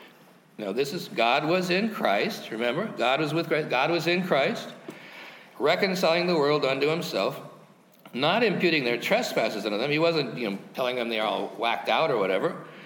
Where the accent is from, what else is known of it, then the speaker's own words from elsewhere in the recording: Montana, United States; Because I'm from Montana, and that sounds cooler, doesn't it, in New Jersey? But that's how I identify myself. … I'm from Montana.